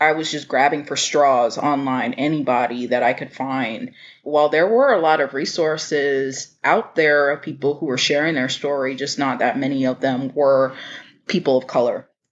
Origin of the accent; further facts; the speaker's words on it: United States; we as a people, you know, we as American citizens, and speaking for myself and my culture, we as Black people are very resilient